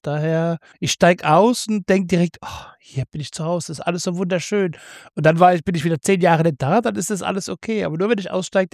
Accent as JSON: {"language": "German", "town": "Seattle", "region": "Washington", "country": "United States", "said": "also ich komme ja aus Seattle"}